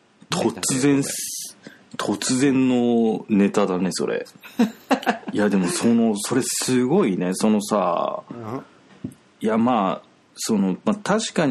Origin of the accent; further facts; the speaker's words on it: Kyushu, Japan; 自分はその九州の出身なんだけど、夏休み中に学校に行かなきゃいけない日っていうのが、3日あったのかな